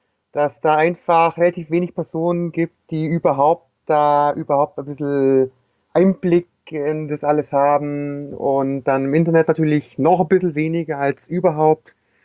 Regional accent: Baden-Württemberg, Germany; Naja, also ich komme aus der Nähe von Heidenheim.

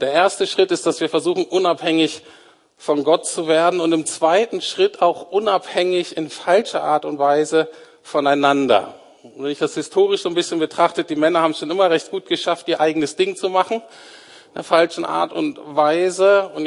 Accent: Germany; Da sind wir Deutsche ja ganz weit vorne.

